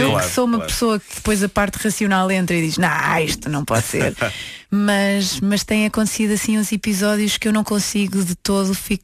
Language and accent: Portuguese; Porto, Norte, Portugal; adolescência assim um bocadinho conturbada, um bocadinho desajustada, desintegrada e tal. Sim. No Porto, sou do Porto.